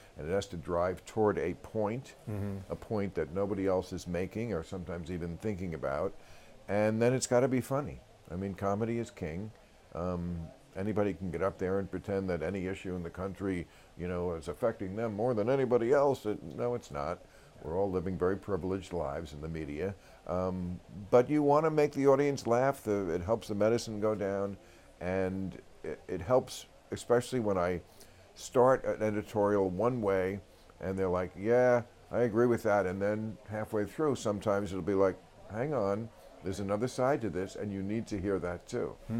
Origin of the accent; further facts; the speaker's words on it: East Coast, United States; You know, I am from the East Coast. I lived in New York twice.